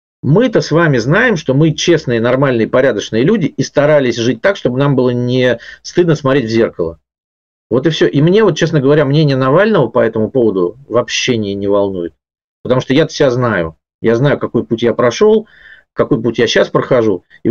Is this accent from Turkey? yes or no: no; Russia; Я из России